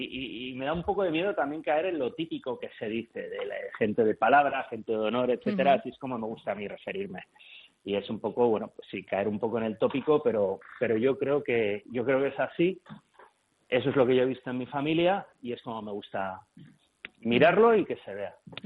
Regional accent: Alicante, Valencian Community, Spain; born there; Parte de madre de Alicante, yo de hecho soy nacido en Alicante. Siempre hemos tenido, y luego el caserío lo tenemos en Baztán.

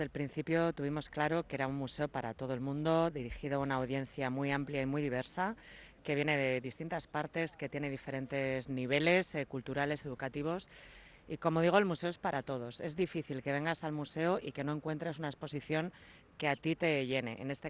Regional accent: Buenos Aires, Argentina; De Buenos Aires.

